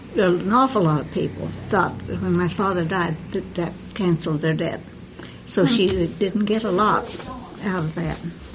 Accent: Shattuck, Oklahoma, United States; born there; and I was born in Shattuck, June the 13th in 1919.

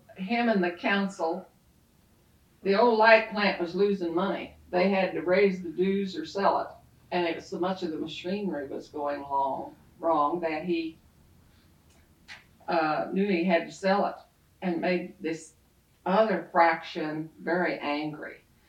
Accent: Crystal Beach, United States; So I grew up in Crystal Beach and Boiling Springs Lake, you know, before we had swimming pools, you know.

